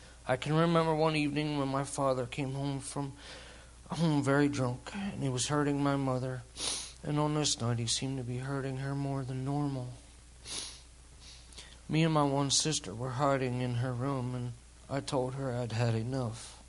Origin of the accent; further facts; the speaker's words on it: White Springs, Pennsylvania, United States; I grew up in White Springs, just outside of Mifflinburg, and graduated from Mifflinburg School in 1989.